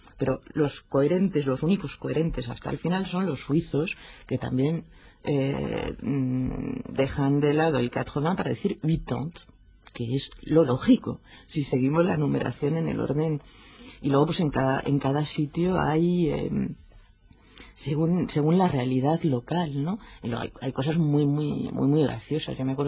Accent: Belgium; Spanish is a second language; digo nosotros porque yo me crié en Bélgica

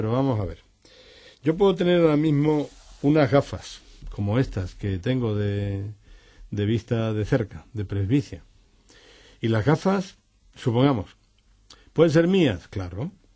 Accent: Andalusia, Spain; moved away; como yo ya no soy andaluz, sino soy un andaluz en el exterior

